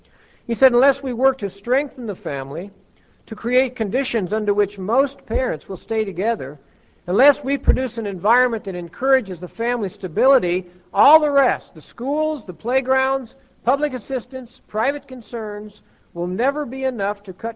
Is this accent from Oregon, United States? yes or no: yes; Oregon, United States; I grew up in Oregon, and in Oregon from time to time we would go to the beach.